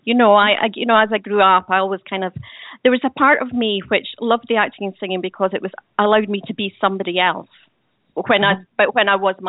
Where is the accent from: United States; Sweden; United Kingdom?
United Kingdom; Dunfermline, Scotland; born there; also born or lived in Spain; Yeah, I was born in Dunfermline in Fife in Scotland.